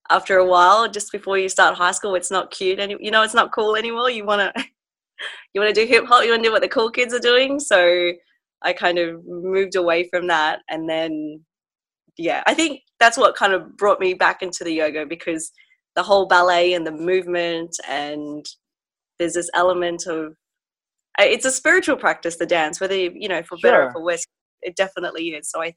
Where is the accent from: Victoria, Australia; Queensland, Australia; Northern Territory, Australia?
Northern Territory, Australia; Darwin; also born or lived in Philippines; No, I was 4 years old when we moved from the Philippines to Australia, and we didn't move to Brisbane initially. We were in Darwin.